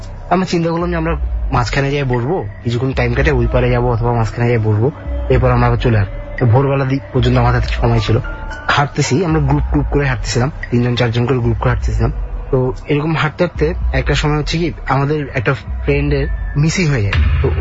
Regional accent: Chittagong, Chittagong Division, Bangladesh; আমার বাবা চিটাঙে চাকরি করার কারণে আমরা দেখা যায় যে বেশিরভাগ সময় রোজারিতে চিটাঙে করা হয়, তো আমিও চিটাঙে বড় হয়েছি।

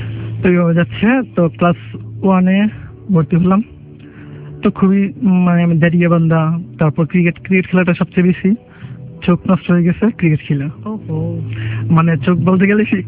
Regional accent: Narsingdi, Dhaka Division, Bangladesh; now in Dhaka, Bangladesh; নরসিংদী থেকে আসছি।

